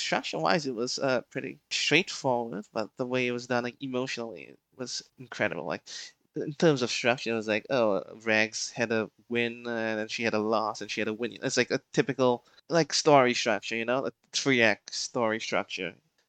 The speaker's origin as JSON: {"language": "English", "country": "Singapore", "said": "I'm from Singapore, so like, you know."}